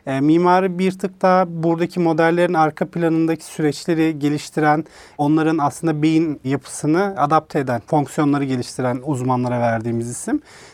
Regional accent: Kırşehir, Turkey; Ben Kırşehirliyim. Kırşehir'den çıkıp sonrasında

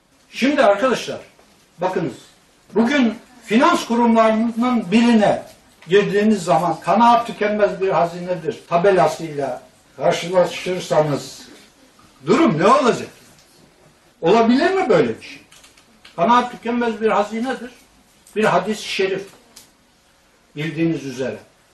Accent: Black Sea Region, Turkey; Ben şimdi saf bir Karadenizli olarak kimseye de sormuyorum

